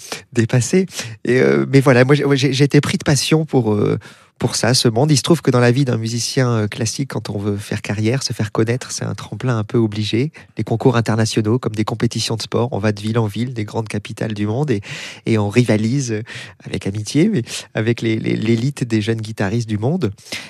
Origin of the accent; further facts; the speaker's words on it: Bordeaux, Nouvelle-Aquitaine, France; born there; je suis né à Bordeaux, très attaché à la ville.